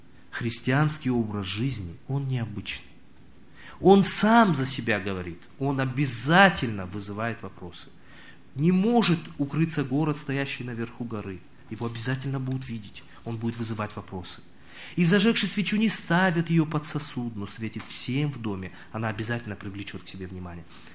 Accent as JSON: {"language": "Russian", "region": "North Ossetia–Alania", "country": "Russia", "second_language": "Russian", "said": "Дело в том, что я не на родном языке говорю, да, я осетин сам."}